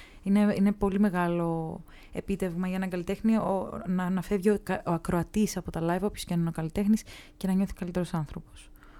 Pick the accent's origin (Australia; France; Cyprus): Cyprus; moved away; ήταν ο λόγος που έφυγα από την Κύπρο, γιατί η Κύπρος είναι ένα μικρό νησί με μια πολύ πολύ πολύ μικρή αγορά και δισκογραφική παραγωγή.